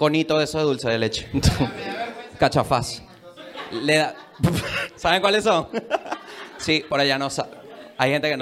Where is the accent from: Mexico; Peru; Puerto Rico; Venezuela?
Venezuela; Para mí la arepa es venezolana. ¿Por qué? Porque yo soy de Venezuela.